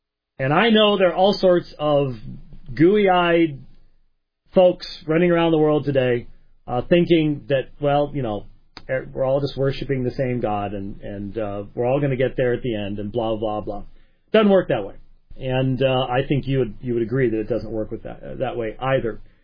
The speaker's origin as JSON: {"language": "English", "region": "Scotland", "country": "United Kingdom", "said": "Now, being Scottish, I would be like"}